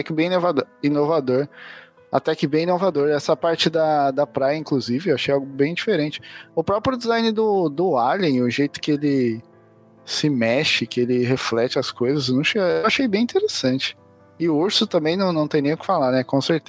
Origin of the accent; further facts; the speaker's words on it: Itupeva, São Paulo, Brazil; Eu sou da caravana de Itupeva, São Paulo, interior de São Paulo. Apesar de ser interior, eu trabalho em São Paulo, né?